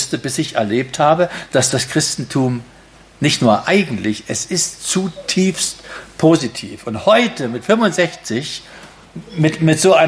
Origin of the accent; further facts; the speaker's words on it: Brandenburg, Germany; Das ist normal, dass eine Beziehung in der Uckermark, da wo ich herkomme, geht nicht länger als ein halbes Jahr.